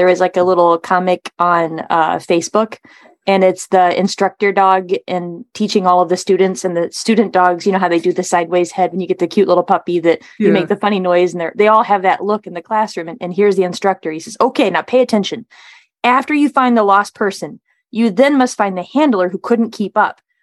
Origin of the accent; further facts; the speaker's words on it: Missouri, United States; And see, I have to come from a different angle. I'm from Missouri.